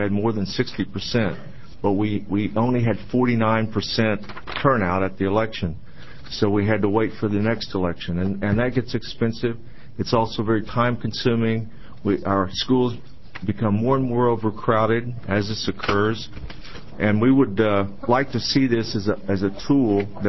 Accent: Beaverton, Oregon, United States; I'm from Beaverton, Oregon.

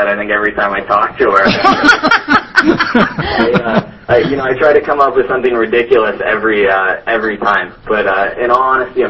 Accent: Oregon, United States; I do know that I grew up in Oregon, and I love this state

